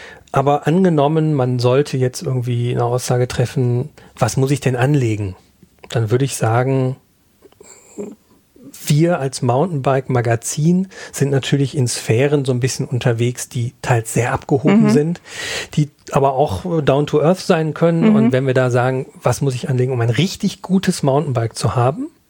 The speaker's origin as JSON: {"language": "German", "region": "North Rhine-Westphalia", "country": "Germany", "tie": "born or raised there", "said": "Ich bin ein Kind des Ruhrgebiets"}